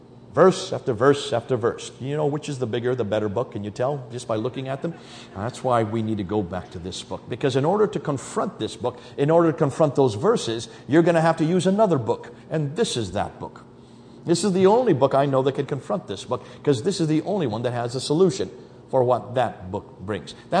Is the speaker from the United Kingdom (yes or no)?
yes; United Kingdom; I come from Britain, where we've had 2,000 young men and women who have left Britain to join ISIS in just the last 2 years.